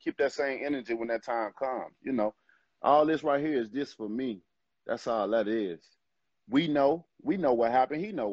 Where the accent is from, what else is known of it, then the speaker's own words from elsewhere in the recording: Alabama, United States; I got thick skin. I've been raised. I'm from Alabama, baby.